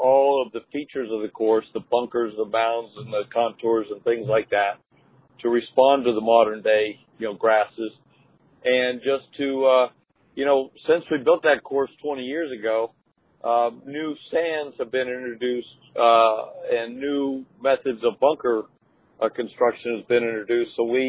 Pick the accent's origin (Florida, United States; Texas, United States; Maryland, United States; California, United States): Florida, United States; Tampa; And we built a nice course in my hometown, Tampa. I live just outside of Tampa.